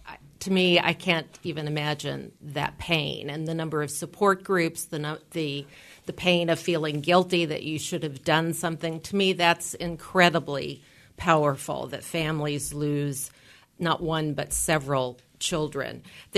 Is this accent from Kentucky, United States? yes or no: yes; Kentucky, United States; I came here originally from Kentucky.